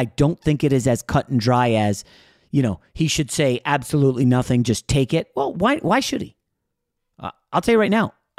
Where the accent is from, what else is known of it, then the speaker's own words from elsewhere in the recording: New York, United States; born there; I was born in New York. I've always not liked Boston teams